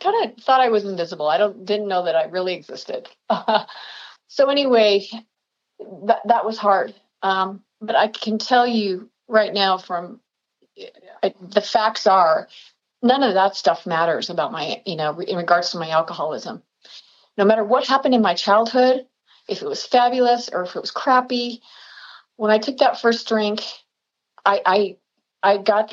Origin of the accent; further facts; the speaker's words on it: Salt Lake City, Utah, United States; I'm from Salt Lake City, Utah.